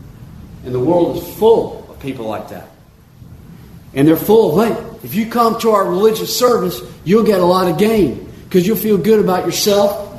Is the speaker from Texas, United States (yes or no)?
yes; Houston, Texas, United States; hear from such preachers from my hometown in Houston